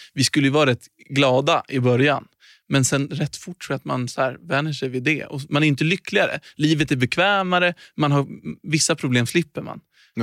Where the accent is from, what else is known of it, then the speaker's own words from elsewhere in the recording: Stockholm County, Sweden; Norr så Södermalm, fast en liten stad. 40 kilometer från Stockholm. Så där växte jag upp.